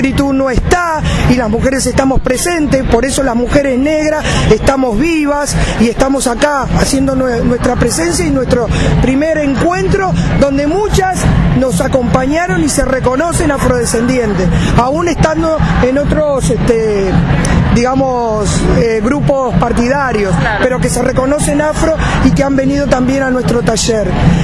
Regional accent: Buenos Aires, Argentina; venimos de Buenos Aires, somos una red de mujeres afro y vinimos como un grupo que es el Grupo Matamba, de mujeres afrodescendientes.

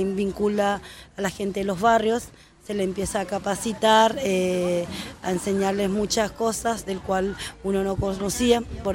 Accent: Paraguay; las comidas típicas de mi país. Yo soy paraguaya

